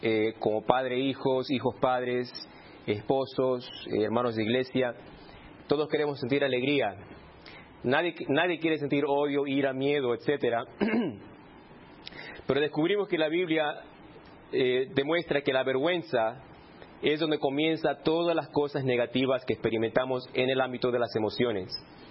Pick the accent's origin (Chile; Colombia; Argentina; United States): Argentina; Soy argentino, soy adventista, soy ilegal.